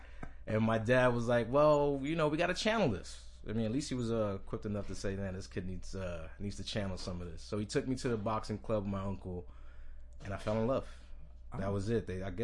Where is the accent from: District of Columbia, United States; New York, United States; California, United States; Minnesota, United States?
New York, United States; Bronx; also born or lived in Puerto Rico; I was born in the Bronx, raised in Puerto Rico. Came back around 5 and then just hit the ground running.